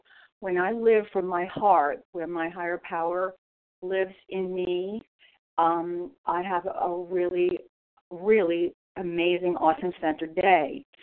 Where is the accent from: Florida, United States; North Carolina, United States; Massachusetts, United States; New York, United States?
Florida, United States; St. Augustine; I come from St. Augustine, Florida